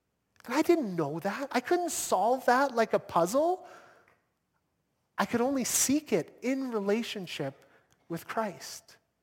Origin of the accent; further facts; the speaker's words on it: Toronto, Ontario, Canada; now in Calgary, Canada; when I was growing up in Toronto that I would one day be standing right here.